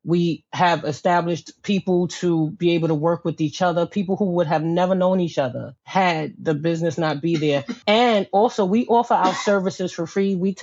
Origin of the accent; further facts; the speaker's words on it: New York City, New York, United States; me growing up in Harlem, I was very well connected to a lot of the Harlem type organizations that focus on businesses, family businesses, and Black businesses.